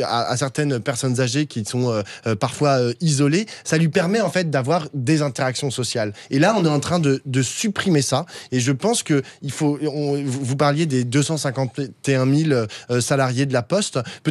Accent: Paris, Île-de-France, France; moi, je suis parisien

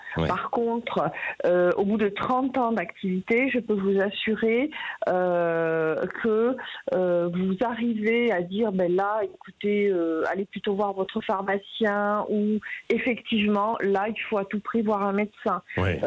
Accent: Nouvelle-Aquitaine, France; Je suis du Lot-et-Garonne, donc, et comme je vous disais, avec une pénurie de médecins très importante

